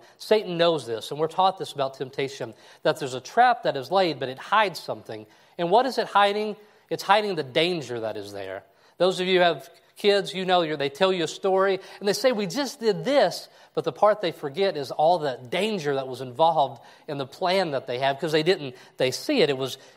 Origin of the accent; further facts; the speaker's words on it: Kentucky, United States; Landon is from my hometown of 500 people in Kentucky.